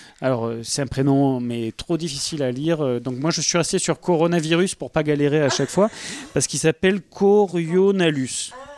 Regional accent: Brittany, France; accent: Breton; J'ai l'accent breton.

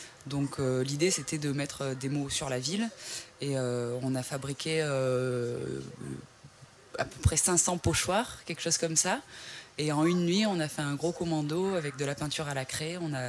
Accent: Occitanie, France; Parce qu'en fait, moi, je suis originaire du Gard, il ne faut pas trop le dire ici

